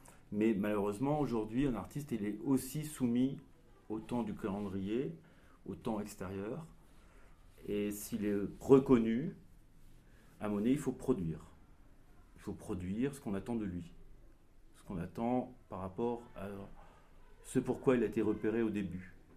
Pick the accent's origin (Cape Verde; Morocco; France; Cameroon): France; Clermont-Ferrand, Auvergne-Rhône-Alpes; Moi, je suis originaire de Clermont-Ferrand